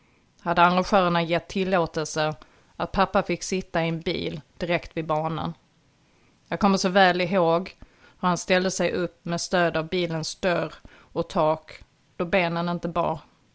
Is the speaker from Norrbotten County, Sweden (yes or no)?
no; Skåne, Sweden; Född och uppvuxen i Platta Skåne, med höjdrädsla